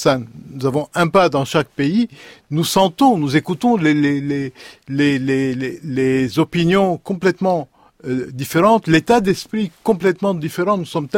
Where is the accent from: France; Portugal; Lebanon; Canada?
Lebanon; Quand on est Libanais, on attend la solution des problèmes et on n'est pas choqué que quelqu'un arrive en disant